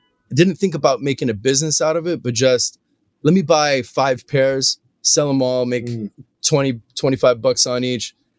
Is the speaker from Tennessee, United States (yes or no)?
no; Hawthorne, California, United States; I grew up in Hawthorne, California. Shout out to everybody from the South Bay, you know, all through Inglewood, Market Street, through Compton Indoor, which is gone.